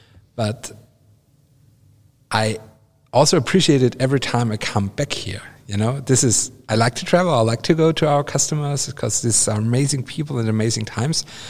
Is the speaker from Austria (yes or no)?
yes; Austria; moved away as an adult; now in Freising, Germany; I mean, I came here from Austria more than 15, 16 years ago to Weinstephan to study here, to work here. Now I'm basically stuck here because I love this town of Freising.